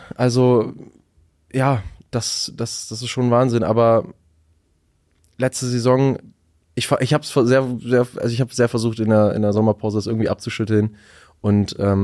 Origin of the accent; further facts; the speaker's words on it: Hamburg, Germany; born there; now in Braunschweig, Germany; Zwar komme ich gebürtig nicht von hier, ich bin in Hamburg geboren und wohne jetzt auch erst irgendwie 10, 11 Jahre in Braunschweig